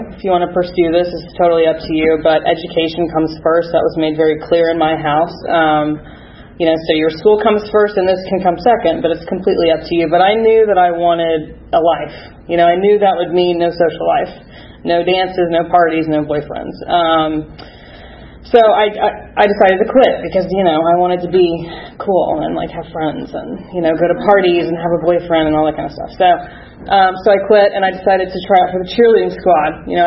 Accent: Georgia, United States; I was born, and I'm born and raised here in Georgia. I grew up in Gwinnett County. Come from a very stable, loving family.

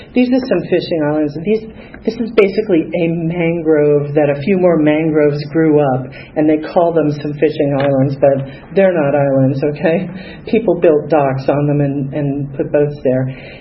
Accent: Sarasota, Florida, United States; I grew up in Sarasota, Florida, and until I was age 12, I was daddy's princess. My parents were Catholic

